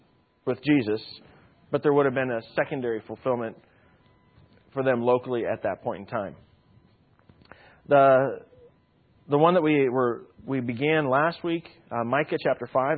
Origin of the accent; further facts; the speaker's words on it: Indiana, United States; now in Montana, United States; So it's a little rinky-dink town, kind of like my hometown. And quite a few here in Montana. What is it? Stoplight? No, you don't even have to have. In my area of the woods, in Indiana, you classified it.